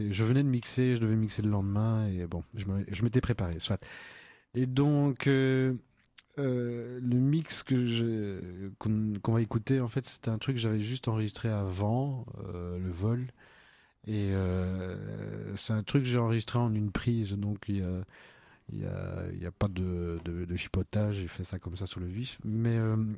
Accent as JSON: {"language": "French", "country": "DR Congo", "tie": "born there", "said": "moi en fait je suis né au Congo, voilà. Par ma maman qui est congolaise et papa qui est belge"}